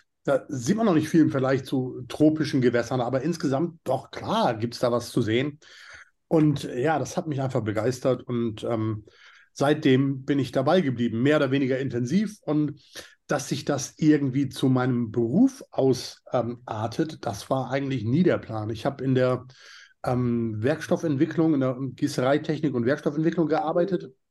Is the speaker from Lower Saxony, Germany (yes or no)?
yes; Norderney, Lower Saxony, Germany; Ich bin aufgewachsen auf der Nordseeinsel Norderney. Das liegt so am Ostfriesland und an der Nordsee.